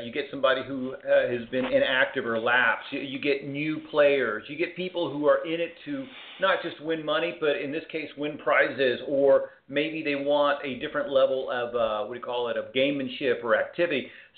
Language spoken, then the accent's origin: English; Texas, United States; So out of curiosity, I am from Texas.